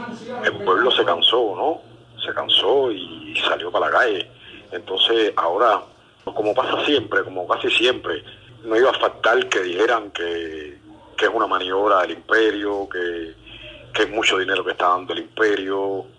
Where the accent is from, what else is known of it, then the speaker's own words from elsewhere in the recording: Cuba; yo soy cubano